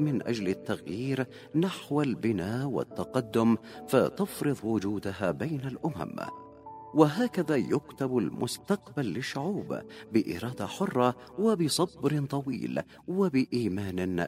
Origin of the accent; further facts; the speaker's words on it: Yemen; ونحن كشعب يمني